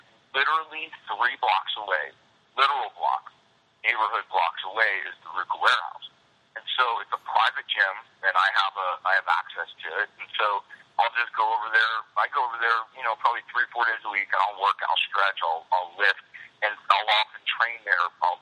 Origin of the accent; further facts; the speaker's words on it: Las Vegas, Nevada, United States; also born or lived in New Orleans; I mean, I'm from New Orleans. I was born in New Orleans. I spent summers in New Orleans, and I, but I grew up in Vegas.